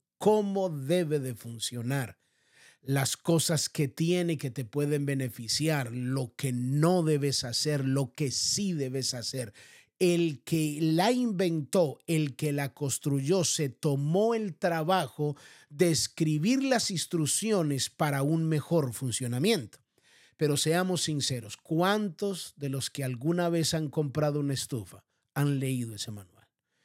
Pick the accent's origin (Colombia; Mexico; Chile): Colombia; En mi país, Colombia, pues una estufa, una estufa, así decimos